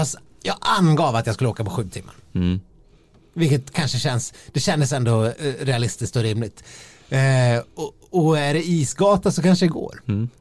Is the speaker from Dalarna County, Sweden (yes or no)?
yes; Dalarna County, Sweden; de 3-4 gångerna jag har varit hemma i Dalarna under vintern och haft med mig skidorna